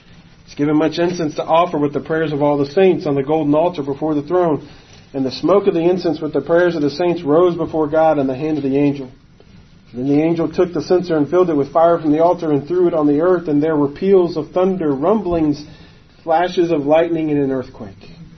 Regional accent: Florida, United States; But you know, growing up in Florida, thunderstorms happened every day.

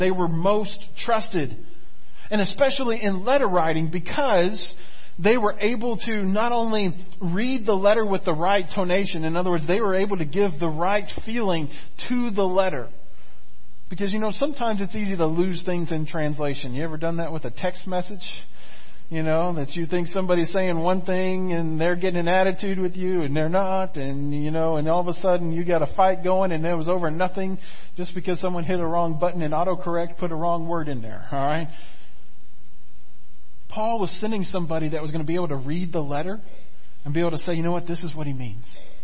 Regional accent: Florida, United States; And when I was growing up in Florida, it was really hard to get Dallas Cowboys stuff in Florida.

